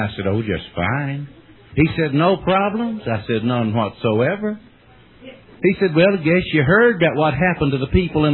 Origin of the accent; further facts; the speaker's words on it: East Bernstadt, Kentucky, United States; I was back down in East Bernstadt last week. That's my hometown.